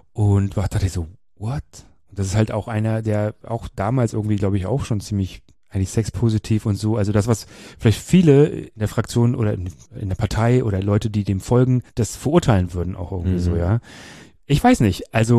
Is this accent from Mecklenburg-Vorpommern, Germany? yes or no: yes; Mecklenburg-Vorpommern, Germany; aber ich komme ja aus Mecklenburg ursprünglich.